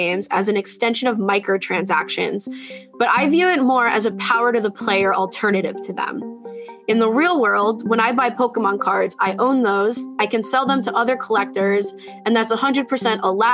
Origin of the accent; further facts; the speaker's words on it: Philadelphia, Pennsylvania, United States; I'm from Philadelphia, and I am a geographic information systems analyst.